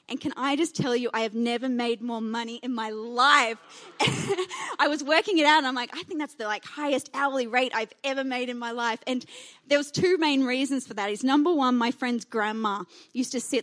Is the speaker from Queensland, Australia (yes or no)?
no; Oatley, New South Wales, Australia; I grew up in Sydney, and I grew up, in Sydney, but it's like a town that feels like a country town in the middle of Sydney. It's a little town called Oatley, and one of those places where kind of everyone knows everyone.